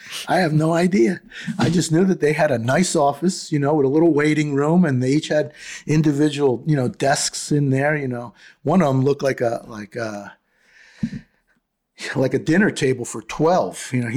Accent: New York, United States; you know, I'm a New Yorker at heart and at speech. So I don't hold back.

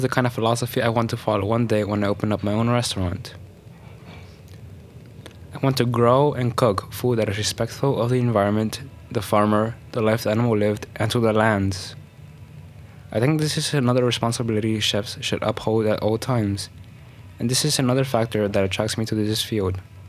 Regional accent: New York City, New York, United States; My experience growing up in New York City is very different from those of my parents

